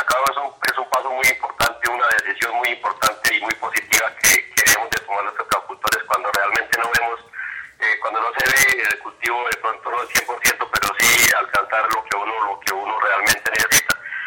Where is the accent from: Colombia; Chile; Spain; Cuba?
Colombia; San Pablo de Borbur, Boyacá; yo soy un cocacultor de San Pablo de Borbur